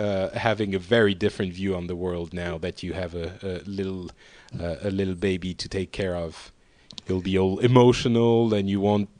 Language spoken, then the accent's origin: English; Paris, Île-de-France, France; I'm from Paris.